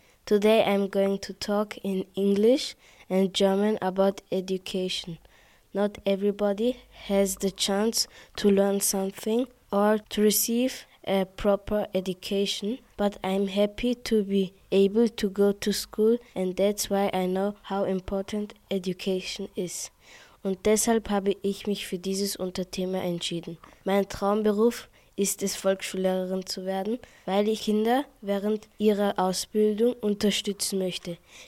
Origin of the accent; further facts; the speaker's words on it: Ghana; German is a second language; Aber das hat sich jetzt mit der Zeit in meinem Heimatland Ghana verändert. Und jetzt herrscht dort Schulpflicht.